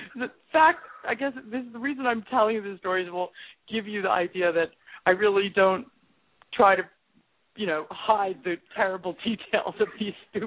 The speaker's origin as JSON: {"language": "English", "town": "Ocean Township", "region": "New Jersey", "country": "United States", "tie": "born or raised there", "said": "So I grew up in Ocean Township, and I went to OTHS. My father went to Asbury High. I mean, I'm very much from that area."}